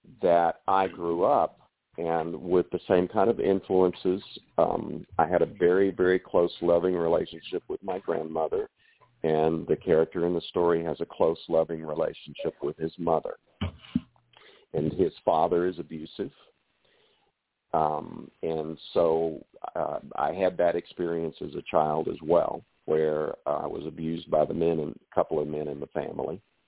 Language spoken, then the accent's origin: English; the Ozarks, United States; And, you know, I grew up gay in the Ozarks, in the 1960s. I was 14 years old when Stonewall happened.